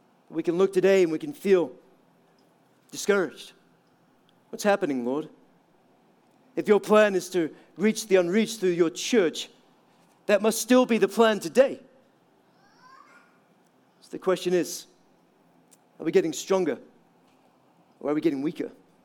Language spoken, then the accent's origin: English; Aberdeen, Scotland, United Kingdom; the city I grew up in Aberdeen